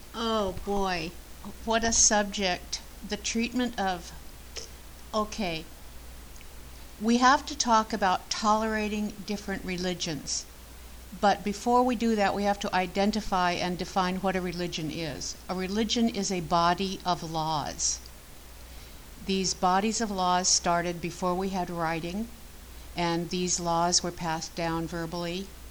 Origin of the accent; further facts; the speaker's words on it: United States; I'm saying we shouldn't let anyone into our country, and I'm speaking as an American